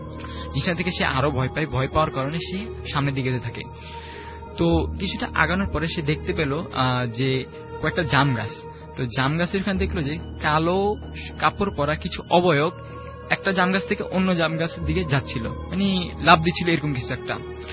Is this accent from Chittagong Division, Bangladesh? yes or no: yes; Kabirhat, Chittagong Division, Bangladesh; আমার গ্রামের বাড়ি হচ্ছে নোয়াখালী কবিরহাট উপজেলায় কালামুন্সি